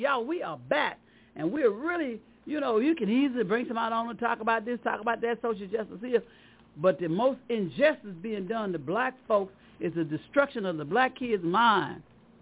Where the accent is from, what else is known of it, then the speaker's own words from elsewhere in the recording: Montgomery, Alabama, United States; also born or lived in Pensacola; I knew I was loved when I was growing up on McGowan Street in Montgomery and Pensacola, wherever I was loved and embraced by the community.